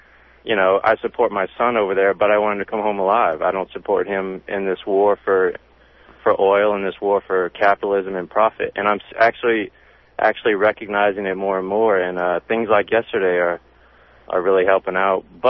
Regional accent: Louisiana, United States; And I'm from Louisiana.

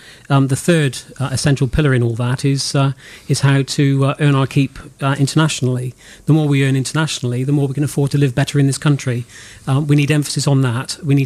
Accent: Glastonbury, South West England, United Kingdom; I was born and bred in Glastonbury.

